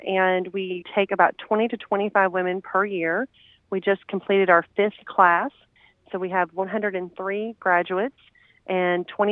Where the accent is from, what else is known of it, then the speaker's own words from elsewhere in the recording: Lone Oak, Kentucky, United States; I am. I grew up in Lone Oak. High school, actually all 12 years at Lone Oak, and then I went away to college in Lexington and law school there as well.